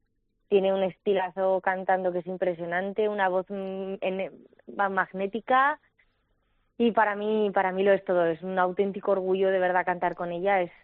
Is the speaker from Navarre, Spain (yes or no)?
yes; Tudela, Navarre, Spain; para mí Tudela tiene un valor especial, es cantar en mi tierra, en la cuna de mi vida